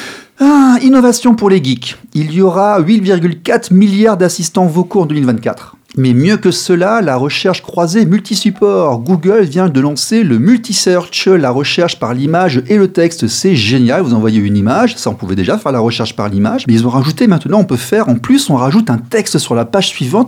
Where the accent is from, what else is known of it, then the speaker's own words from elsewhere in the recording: France; ici, chez nous, en France